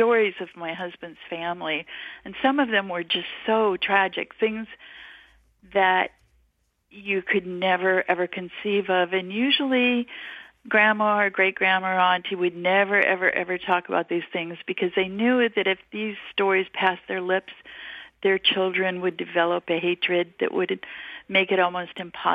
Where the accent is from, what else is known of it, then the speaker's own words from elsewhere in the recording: the West, United States; I was raised in the West, and had a biracial marriage, and we ended up having a tribe of our own that is scattered all over the country.